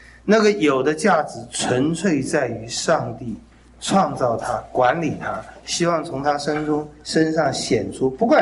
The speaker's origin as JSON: {"language": "Chinese", "country": "China", "said": "这一点我们中国人可能体会最强，因为中国人最怕人忘记他嘛。"}